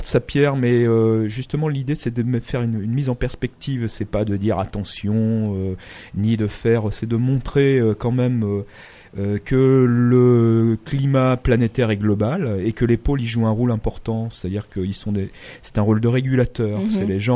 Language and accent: French; Nouvelle-Aquitaine, France; moved away as an adult; je suis né en Charente-Maritime, j'ai vécu en Charente jusque vers 18 ans.